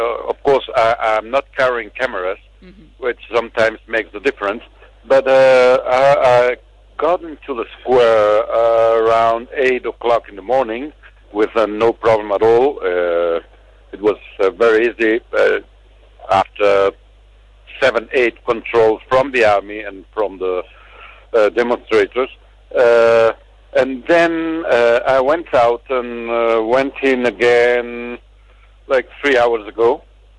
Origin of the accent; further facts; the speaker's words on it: Barcelona, Catalonia, Spain; English is a second language; I'm from Barcelona